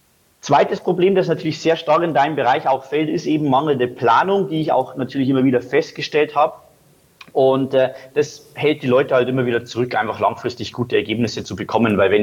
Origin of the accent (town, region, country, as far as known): Bavaria, Germany